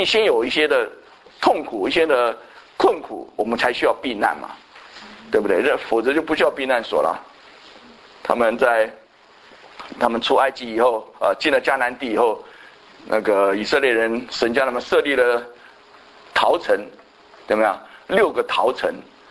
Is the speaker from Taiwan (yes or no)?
yes; Taiwan; 我们从台湾来的一定很熟哈